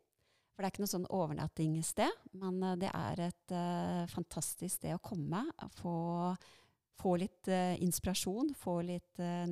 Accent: Eiker, Buskerud, Norway; Jeg kom jo opprinnelig fra Eiker.

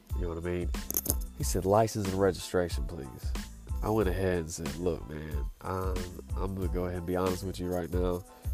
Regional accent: Greenville, South Carolina, United States; because I'm from Greenville, South Carolina, you need to get your license situated.

